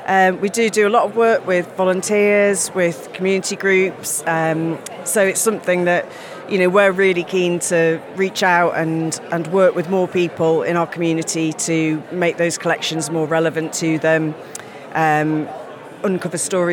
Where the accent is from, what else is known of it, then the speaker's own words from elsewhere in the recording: Isle of Man; Well, I'm from the Isle of Man originally